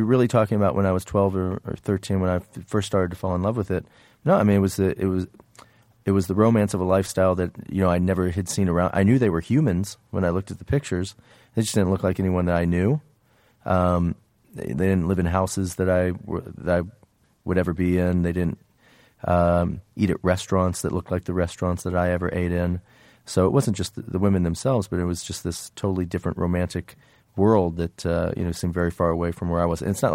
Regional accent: Indiana, United States; You know, where I grew up in Indiana, there was no fashion business. There really was no fashion.

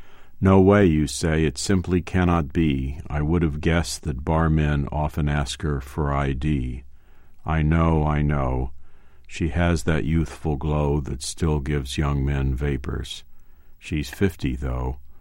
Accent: Midwest, United States; It rhymes with tomato, of course, but I'm from the Midwest, and I can't bring myself to say tomato.

